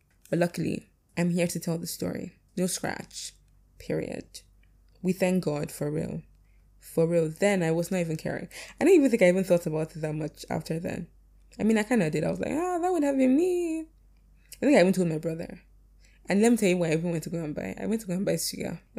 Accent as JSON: {"language": "English", "country": "Nigeria", "said": "And see, I'm Nigerian, like very, very Nigerian"}